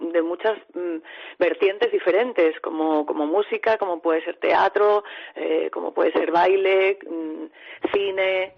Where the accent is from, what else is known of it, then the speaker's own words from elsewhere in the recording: Ponferrada, Castile and León, Spain; de crear este ciclo aquí, en Ponferrada, en mi tierra, ¿no? En nuestra tierra, imagino